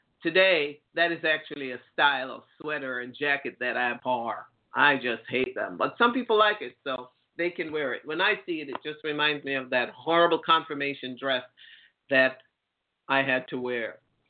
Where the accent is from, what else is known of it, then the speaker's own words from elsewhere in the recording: Jamaica; Growing up in Jamaica, I sometimes had to get food from the church.